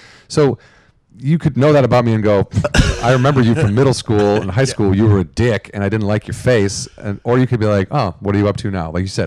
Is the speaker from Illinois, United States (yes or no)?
yes; Illinois, United States; actually, I'm not from Chicago. I'm from the southwest suburbs. And I explain exactly where I'm from.